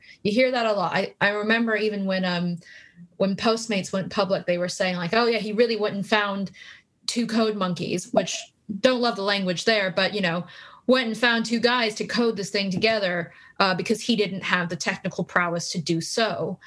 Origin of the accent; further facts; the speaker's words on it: California, United States; I mean, I'm from the Silicon Valley. Both my parents were QA engineers.